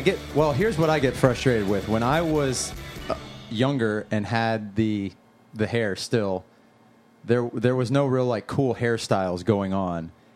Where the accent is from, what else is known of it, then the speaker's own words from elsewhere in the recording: Orlando, Florida, United States; I've been here my entire life, and it's still an uncommon thing when people hear that I'm born and raised in Orlando, Florida.